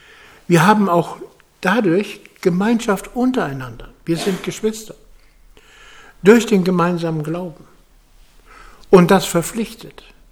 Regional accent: Wölmersen, Rhineland-Palatinate, Germany; In meiner Heimatgemeinde in Wölmersen, da hatten wir mal ein Kreuz

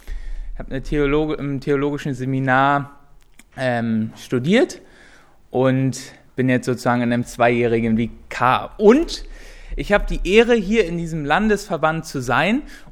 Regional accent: Berlin, Germany; now in Bad Kreuznach, Germany; Ich komme ursprünglich aus Berlin, aber ganz am Rand von Berlin. Also doch auch auf dem Dorf aufgewachsen. Und dann bin ich über viele Umwege und, jedenfalls viele Wege nach Rheinland-Pfalz gekommen, nach Bad Kreuznach

